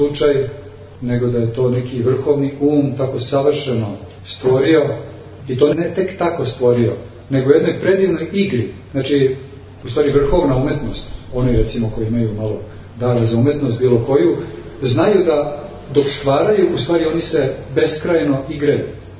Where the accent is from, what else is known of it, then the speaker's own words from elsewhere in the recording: Belgrade, Serbia; Iako sam rođen u Beogradu, tamo odrastu do 27. svoje, ali nekako sam odrastao tamo.